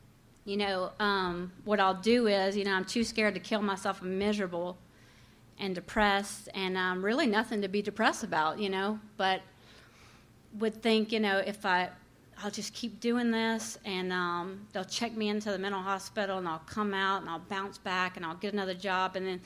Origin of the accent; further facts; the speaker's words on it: Crowley, Louisiana, United States; I'm from Crowley. I don't know if y'all know that place